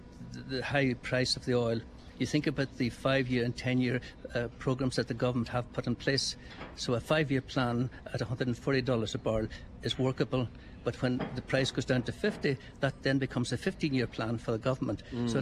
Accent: St. John's Point, Ulster, Ireland; also born or lived in Ardara; I was born in Ardra. My mum was from Aya, which is outside Ardra, down the Nick. And myself and my sister Mary were brought up and reared at St. John's in St. John's Point Lighthouse

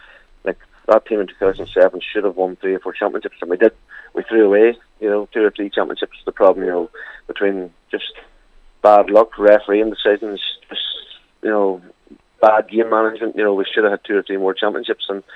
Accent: Clonmany, County Donegal, Ireland; I grew up in Clonmany, which is about 7 or 8 miles over the road. I'm now living in Clonmany. My mother's a Clonmany woman.

